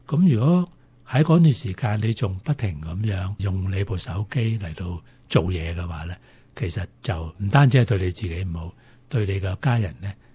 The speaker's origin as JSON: {"language": "Cantonese", "country": "China", "said": "我哋中国人咧，其实就好讲究中庸之道嘅吓"}